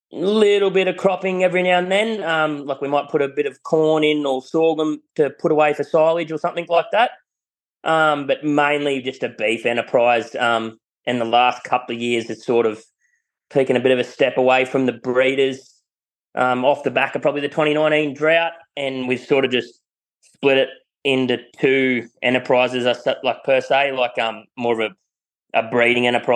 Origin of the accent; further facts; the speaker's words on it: Kyogle, New South Wales, Australia; So I grew up here in Kyogle on the north coast of New South Wales. Yeah, I sort of headed up north when I was pretty early on in the part. And I've currently been up there for the last sort of seven seasons